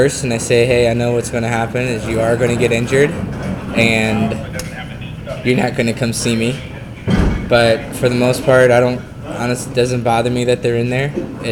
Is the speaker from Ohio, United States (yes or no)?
yes; Cincinnati, Ohio, United States; I'm from the Cincinnati area